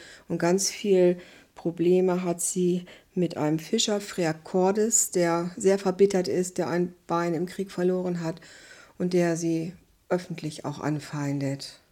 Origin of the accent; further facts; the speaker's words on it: Lower Saxony, Germany; Ich selber komme auch von einem Bauernhof und bin in den 50er Jahren aufgewachsen hier im Oldenburger Land